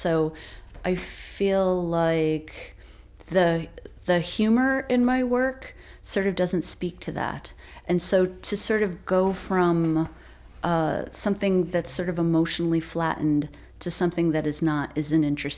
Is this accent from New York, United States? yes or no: yes; Poughkeepsie, New York, United States; I was born in Poughkeepsie. I know about that miracle suit. And... living in the Hudson Valley my whole life